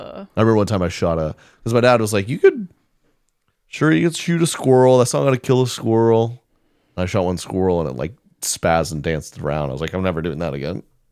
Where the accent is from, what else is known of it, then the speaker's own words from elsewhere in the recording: Oklahoma, United States; I am. I'm from Oklahoma.